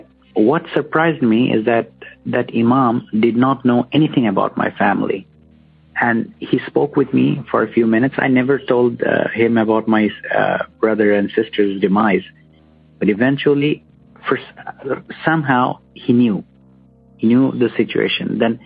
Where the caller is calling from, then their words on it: Bangladesh; I'm calling from Bangladesh.